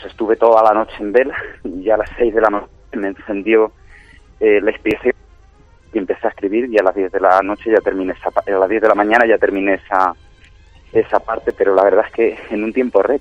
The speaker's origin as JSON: {"language": "Spanish", "town": "Ciudad Real", "region": "Castilla-La Mancha", "country": "Spain", "tie": "born or raised there", "said": "soy oriundo de Ciudad Real."}